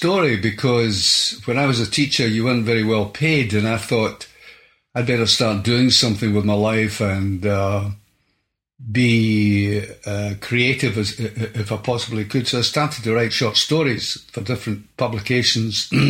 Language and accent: English; Scotland, United Kingdom; born there; who lived not very far away from where I was born in the Bowery.